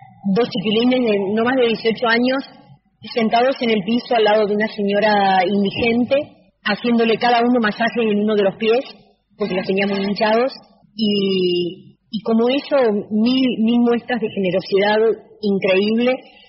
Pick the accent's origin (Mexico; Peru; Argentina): Argentina; moved away; si bien soy argentina y lo voy a hacer siempre, y amo profundamente a mi país, este es el lugar donde me toca vivir en este momento